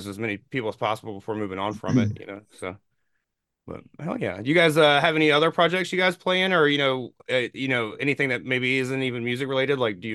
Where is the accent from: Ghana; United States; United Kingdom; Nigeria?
United States; Elizabeth City, North Carolina; Now I'm from Elizabeth City. I, you know, pretty much went to shows in Norfolk, Virginia Beach growing up